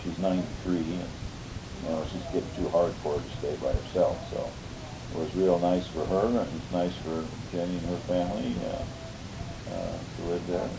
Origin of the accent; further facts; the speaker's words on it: Long Beach, California, United States; born there; I was born in Long Beach, California.